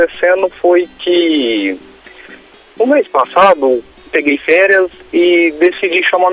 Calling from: Igarapava, São Paulo, Brazil; Eu sou de Igarapava, interior de São Paulo.

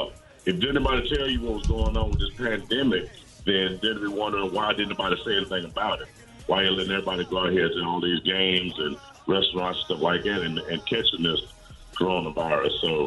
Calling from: Martinsville, Virginia, United States; I'm from Martinsville, Virginia.

